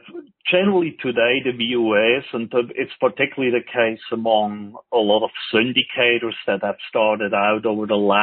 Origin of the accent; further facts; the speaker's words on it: Switzerland; moved away as an adult; now in Dallas, United States; even though I have been living here now for the last 15 years or so. Originally, I'm from Switzerland. I grew up in Switzerland, went to school in Switzerland